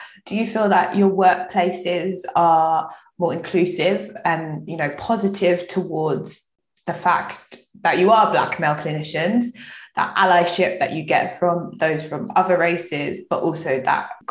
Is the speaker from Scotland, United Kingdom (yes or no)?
no; London, United Kingdom; I'm from London, so anywhere above the M25 is a bit up north for me.